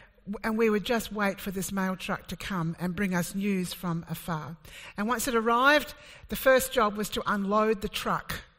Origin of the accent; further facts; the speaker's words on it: Cunningham, South Australia, Australia; I'm a country girl. I was raised on the York Peninsula at Cunningham.